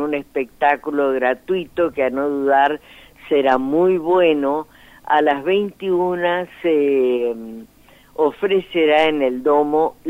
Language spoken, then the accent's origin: Spanish; Argentina; Y nos distinguen como argentinos.